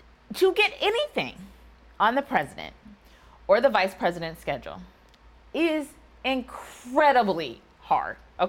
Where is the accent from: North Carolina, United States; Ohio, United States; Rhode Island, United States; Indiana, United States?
Ohio, United States; there were big elections last year in 2023 in my home state of Ohio